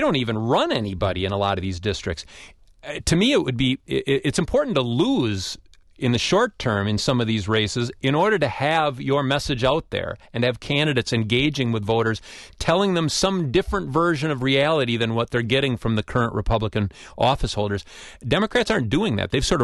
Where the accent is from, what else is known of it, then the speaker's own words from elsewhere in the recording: Curtis, Wisconsin, United States; I grew up outside of Curtis, right down the road, in Clark County. So I know that territory well. Abbotsford was actually something close to the big city for me, given where I grew up.